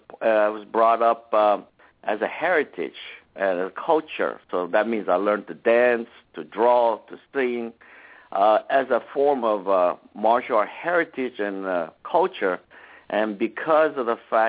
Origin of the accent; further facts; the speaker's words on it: South Korea; I was raised and born in Korea. My father is Hawaiian, so I'm a half Korean and half Hawaiian, more Hawaiian than Korean because as I grew up in Korea